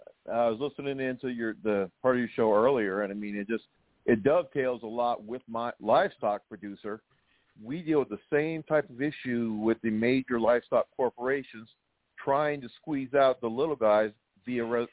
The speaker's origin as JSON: {"language": "English", "region": "Louisiana", "country": "United States", "moved": "as an adult", "lives_now": "Minnesota, United States", "said": "I retired up here to Western Minnesota in 2018. Originally, I'm from Louisiana, but my wife is from here"}